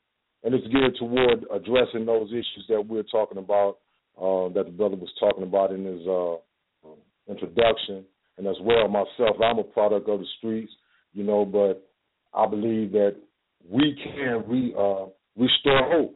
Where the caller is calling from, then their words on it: Montgomery, Alabama, United States; I am calling from Montgomery, Alabama